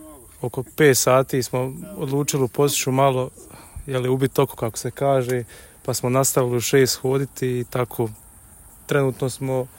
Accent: Tomislavgrad, Federation of Bosnia and Herzegovina, Bosnia & Herzegovina; Pa jesmo, više manje svi smo iz grada, neki se priključili iz svojih sela.

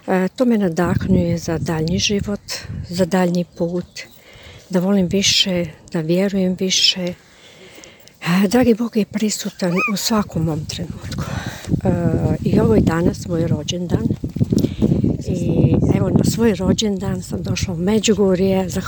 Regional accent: Slavonia, Croatia; dolazim iz Slavonije.

